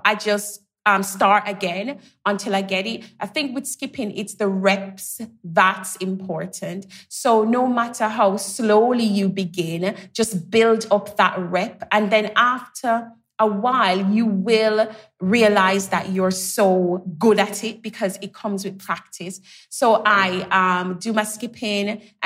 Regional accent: Jamaica; So, you know, I grew up in Jamaica, so we had the green spaces, and we spent a lot of time outside because that was the place to be.

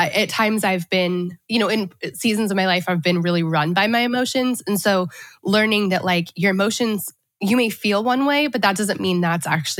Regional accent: Colorado, United States; also born or lived in Boston; now in Nashville, United States; I guess that's, I feel like I've met some Wyomingers because I grew up, I'm born and raised in Colorado. So

